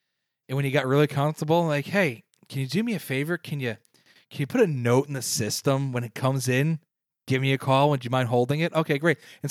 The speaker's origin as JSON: {"language": "English", "town": "Atlanta", "region": "Georgia", "country": "United States", "tie": "born or raised there", "said": "But again, growing up in Atlanta, they had standalone stores."}